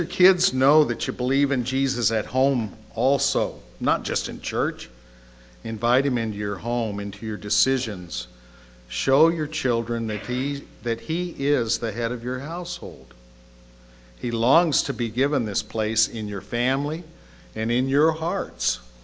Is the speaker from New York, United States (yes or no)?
no; Oxnard, California, United States; And I grew up in Oxnard, tried to get out of California several times.